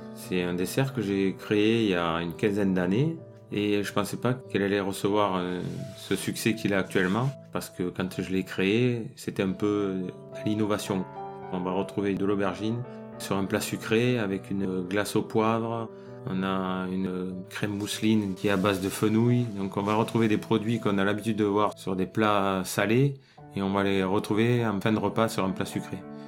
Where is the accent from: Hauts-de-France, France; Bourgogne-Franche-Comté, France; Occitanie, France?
Occitanie, France; je suis natif à côté de Narbonne.